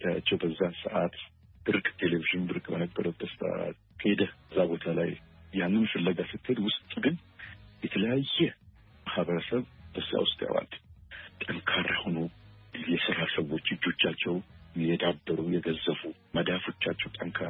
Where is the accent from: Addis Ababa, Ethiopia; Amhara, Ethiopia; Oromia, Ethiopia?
Addis Ababa, Ethiopia; ከልጅነቴ የነበረውን የማውቀውን እኔ ሰፈሬ ደቡብ ቃ የሚባለው ፊት በር አካባቢ የተወለድኩት ቤተመንግስት ስር